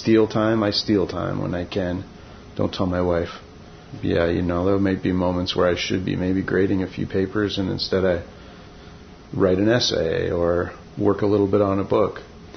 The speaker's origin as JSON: {"language": "English", "region": "Alaska", "country": "United States", "tie": "born or raised there", "said": "all stems from what I learned growing up in Yupik culture, because everything from the time that Western culture came was framed by epidemics"}